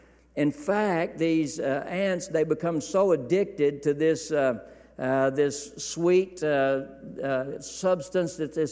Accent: Kermit, Texas, United States; Now, I'm from West Texas. Probably couldn't tell I was from Texas because of my accent.

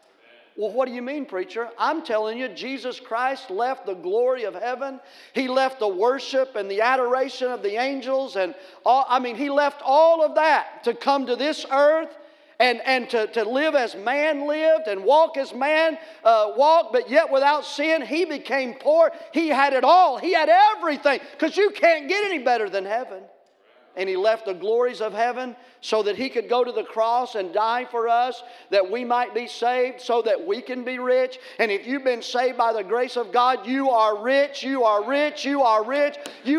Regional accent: Tennessee, United States; I'm from Tennessee, and I can understand that.

